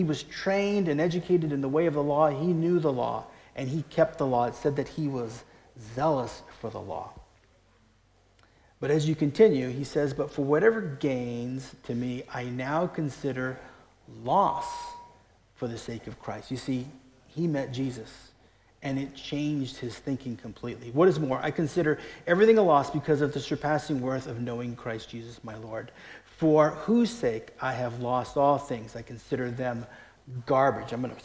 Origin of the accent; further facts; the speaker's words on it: Daly City, California, United States; He got to go to a wrestling match with my dad at the Cow Palace in San Francisco. It's actually DC, my hometown.